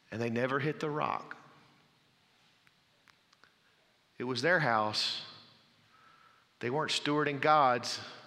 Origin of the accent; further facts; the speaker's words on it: Mississippi, United States; now in Texas, United States; I grew up in Mississippi where we had rivers. Like … deep and wide rivers. When I moved out here, I learned about the draws